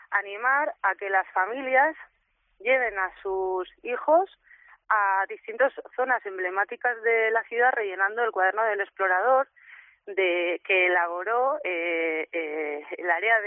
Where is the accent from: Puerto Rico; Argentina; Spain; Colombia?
Spain; Community of Madrid; also born or lived in Extremadura; now in Pamplona, Spain; yo no soy de aquí, soy nacida en Extremadura y vivida prácticamente toda la vida en Madrid, y me vine aquí a Pamplona por cómo es la ciudad.